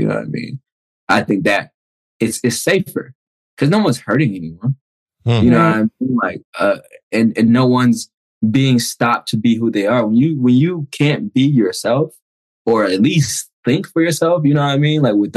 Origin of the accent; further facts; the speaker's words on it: Detroit, Michigan, United States; I'm from Detroit, Michigan. I'm from Joy Road in Detroit.